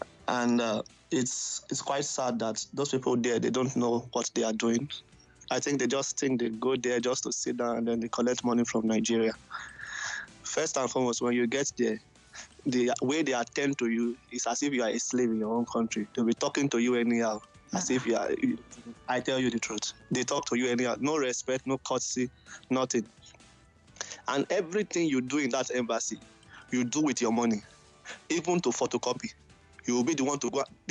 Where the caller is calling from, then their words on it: Finland; I'm calling from Finland.